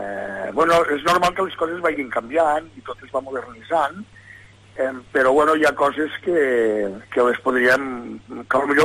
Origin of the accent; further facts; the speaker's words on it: Lleida, Catalonia, Spain; born there; Jo vaig néixer a Lleida.